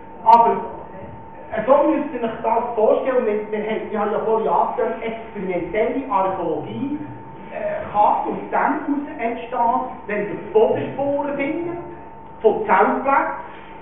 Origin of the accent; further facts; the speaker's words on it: Bern, Switzerland; Wir merken, dass es ist schwierig als Berner schnell zu reden